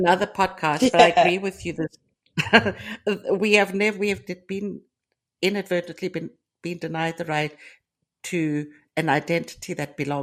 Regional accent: Cyprus; accent: Cypriot; also born or lived in Greece; When I was in Rhodes, my Cypriot accent didn't differ.

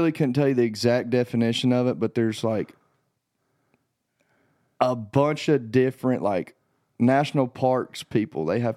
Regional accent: the South, United States; I love football. I'm from the South, obviously

